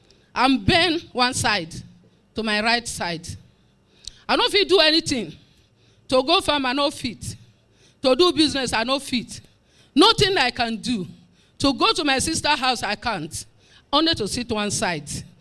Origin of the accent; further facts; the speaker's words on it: Kedre, Rivers, Nigeria; I'm from Kedre town, Gokana.